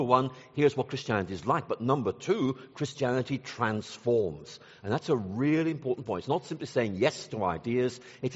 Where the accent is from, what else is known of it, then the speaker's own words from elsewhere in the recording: Ireland; now in Lubbock, United States; I was born in Ireland and really grew up there. And this is back in the 1960s when I was a teenager.